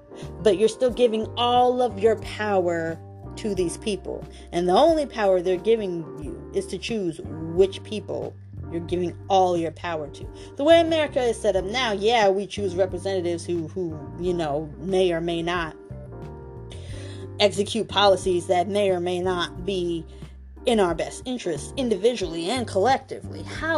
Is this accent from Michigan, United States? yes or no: no; Atlanta, Georgia, United States; and I grew up in Atlanta. I grew up in the metro area.